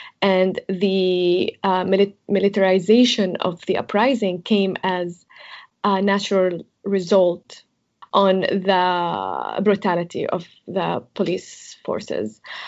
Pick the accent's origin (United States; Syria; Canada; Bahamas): Syria; Latakia Governorate; So I'm from that small town, a very Alawite town. And I remember one time I was going from Jabli to Latakia